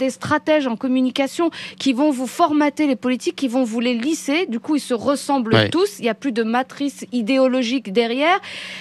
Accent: Roubaix, Hauts-de-France, France; also born or lived in Algeria; Je suis née en Algérie, je suis immigrée moi-même, j'ai grandi à Roubaix.

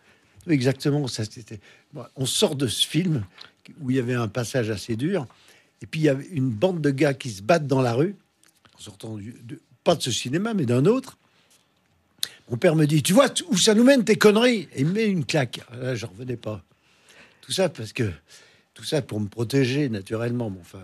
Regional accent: Périgny, Bourgogne-Franche-Comté, France; Périgny, un petit village, oui. Près de Lons-le-Saunier.

